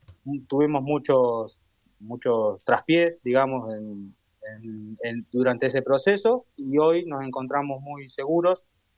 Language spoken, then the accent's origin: Spanish; Bragado, Buenos Aires Province, Argentina; Yo soy de la ciudad de Bragado, provincia de Buenos Aires.